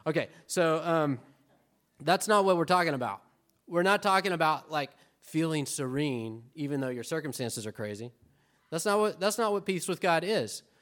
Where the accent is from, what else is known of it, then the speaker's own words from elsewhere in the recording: United States; now in Argentina; And even though I'm living in Argentina, I'm an American citizen. I don't vote in their elections. I vote in these elections, right?